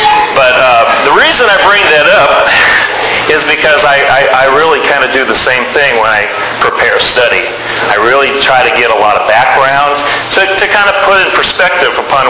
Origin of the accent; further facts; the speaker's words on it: St. Louis, Missouri, United States; I can remember, even as a little boy, when I was growing up, I grew up in the St. Louis area